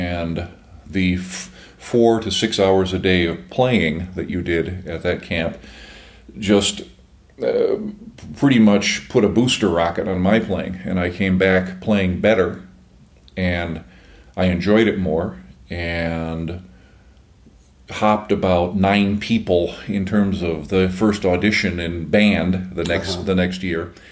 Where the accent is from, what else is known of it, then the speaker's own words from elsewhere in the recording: Chicago, Illinois, United States; You know, growing up in Chicago and being in the Chicago area and being a classical music nut